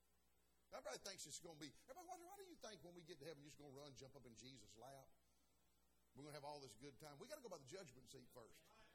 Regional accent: the South, United States; I was raised in the South, pray, by the grace of God.

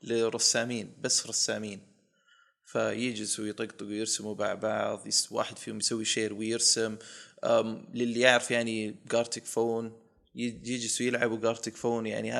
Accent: Riyadh, Riyadh Province, Saudi Arabia; لا لا أنا من الرياض بس بيتي بعيد

